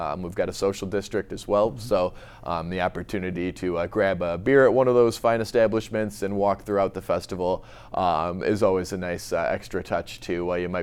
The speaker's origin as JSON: {"language": "English", "town": "Trenton", "region": "New Jersey", "country": "United States", "tie": "born or raised there", "said": "You know, I grew up in Trenton"}